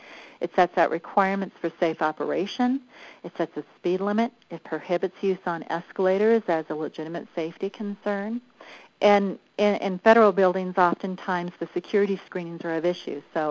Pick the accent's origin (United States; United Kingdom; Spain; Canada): United States; Colorado; I just kind of grabbed a bunch of policies that I've seen different entities develop in my home state of Colorado.